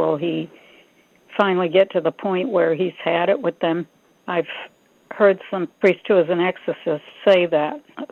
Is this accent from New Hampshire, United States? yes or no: yes; Northampton, New Hampshire, United States; I'm from Northampton, New Hampshire.